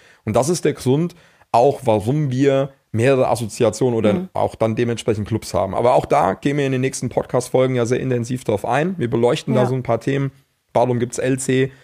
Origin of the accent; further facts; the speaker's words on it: Dillenburg, Hesse, Germany; born there; Ich komme mit der Lisa gebürtig aus Dillenburg, also wir wohnen im Stadtteil von Dillenburg, wir wohnen in Niederscheld. Das ist jetzt in der Nähe von Frankfurt